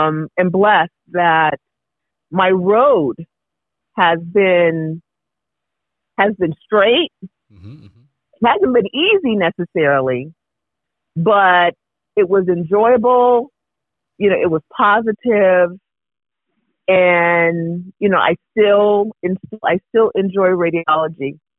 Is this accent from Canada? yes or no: no; St. Thomas, U.S. Virgin Islands; I'm from St. Thomas, Virgin Islands.